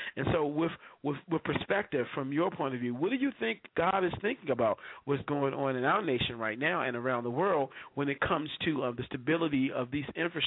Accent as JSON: {"language": "English", "town": "Washington", "region": "District of Columbia", "country": "United States", "tie": "born or raised there", "said": "coming from growing up in Washington, D.C., where all my siblings and my brothers and sisters are"}